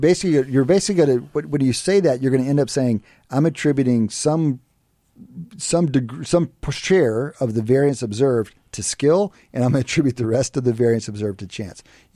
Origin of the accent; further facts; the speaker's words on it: Texas, United States; I'm not very schematic for Jewish. I'm from West Texas.